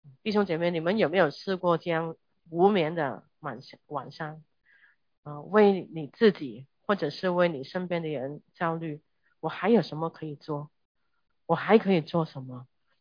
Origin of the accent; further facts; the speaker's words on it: China; 就是我们中国人有说来者不善，善者不来，是吧？